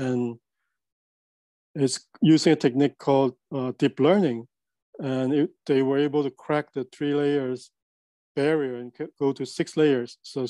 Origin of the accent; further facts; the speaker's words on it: Hong Kong; English is a second language; now in United States; I grew up in Hong Kong, but then I moved to US in 1994, just before the turnover.